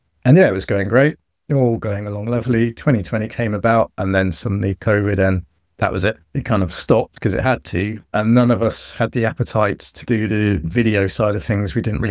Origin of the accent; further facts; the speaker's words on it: South West England, United Kingdom; also born or lived in Cheltenham; I'm from Devon originally, which the English people will pick up from the accent potentially. I try to hide that away, but every now and again, a little bit of farmer will come out